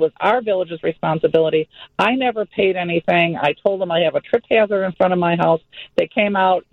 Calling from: Woodridge, Illinois, United States; I live in Woodridge.

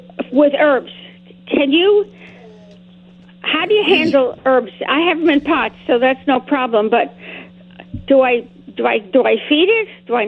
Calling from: Springfield, Illinois, United States; I'm calling from Springfield, Illinois.

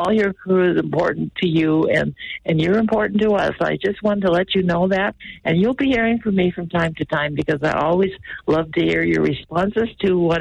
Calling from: Great Falls, Montana, United States; in Great Falls.

